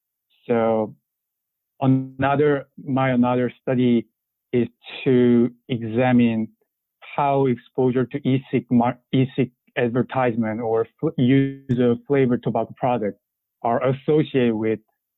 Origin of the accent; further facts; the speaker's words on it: South Korea; English is a second language; moved away as an adult; now in United States; And I'm originally from South Korea, and I've been here in Florida as a Gator for the past 5 years.